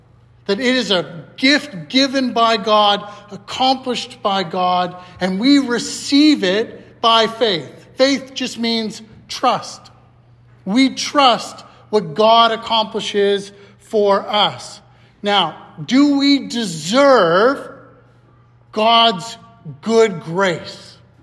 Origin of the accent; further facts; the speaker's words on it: Saskatchewan, Canada; also born or lived in Alberta; I come from the Saskatchewan prairies, and then I moved to the Alberta prairies, and there's one thing that's prevalent in the prairies, Hutterites. Anyone heard of a Hutterite? So I grew up, my family, small town Saskatchewan